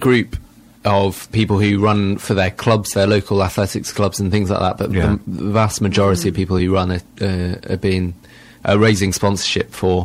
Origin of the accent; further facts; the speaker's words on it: Bournemouth, South West England, United Kingdom; My dad's a vicar and he took up a new post in Bournemouth, which was great. It was great growing up in Bournemouth. It's a lovely place.